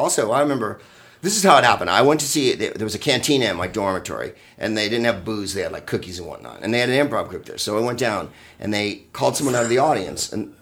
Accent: San Carlos, California, United States; also born or lived in Phoenix; No, I'm from San Carlos, California. I was born in Phoenix, but I always lived in California.

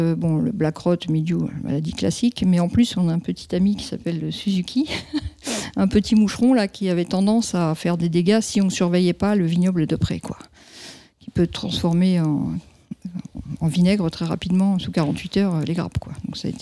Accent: Île-de-France, France; je suis native du Val d'Oise à l'origine.

